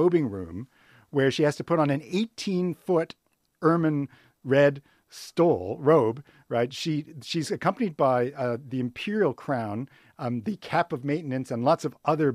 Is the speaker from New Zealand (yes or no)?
no; Canada; I'm from Canada originally.